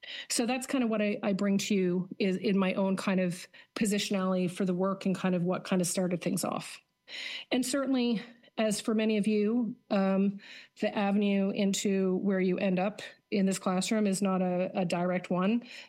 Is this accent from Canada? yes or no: yes; Canada; Why does it matter to me as a Canadian?